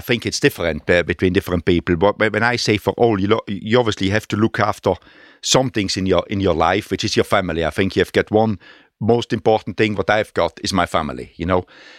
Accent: Trentino-Alto Adige, Italy; English is a second language; I come, my background, I come from South Tyrol, which is in the mountains, a beautiful area, you know.

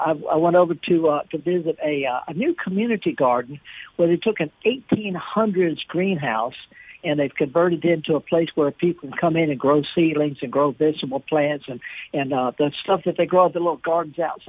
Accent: North West England, United Kingdom; I'm from Lancashire. That's right, northern England.

